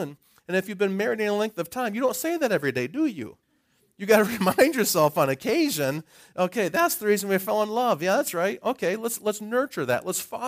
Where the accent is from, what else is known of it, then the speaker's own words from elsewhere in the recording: Wisconsin, United States; you got winter, which we never had this weather when I grew up in Wisconsin.